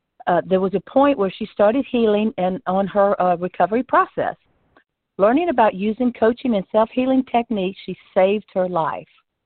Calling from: Lighthouse Point, Florida, United States

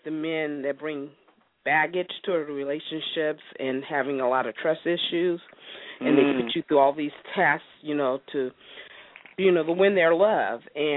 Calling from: California, United States; I'm from the Bay

